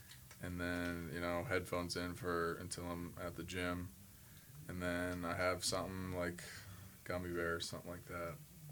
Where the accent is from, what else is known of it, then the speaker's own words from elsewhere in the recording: Canada; I'd say for myself, like being a Canadian or whatever, I was definitely a DeMar DeRozan guy.